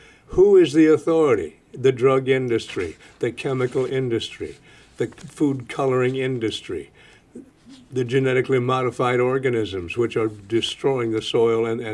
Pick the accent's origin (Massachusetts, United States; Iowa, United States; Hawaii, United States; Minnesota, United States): Iowa, United States; And since I'm from Iowa, okay. Iowa is the Midwest.